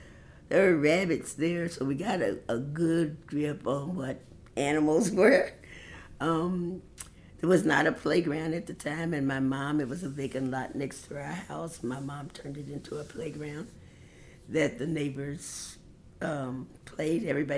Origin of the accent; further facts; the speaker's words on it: Columbia, United States; It was great growing up in Colombia. It was a small enough city.